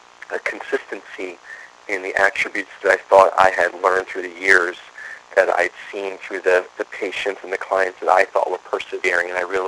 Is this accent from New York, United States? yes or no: yes; Brooklyn, New York, United States; no, I was born in Brooklyn, closer to Coney Island, and by the time I was 13 years old, I had been shot at, I had been robbed at knife point